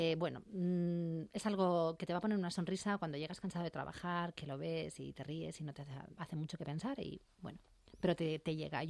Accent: Madrid, Community of Madrid, Spain; Yo de Madrid. Mi familia es de Jaén, pero yo soy de Madrid.

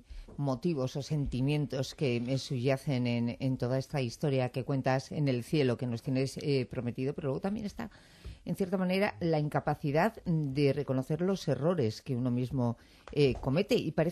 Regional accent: Bilbao, Basque Country, Spain; porque yo también soy de Bilbao

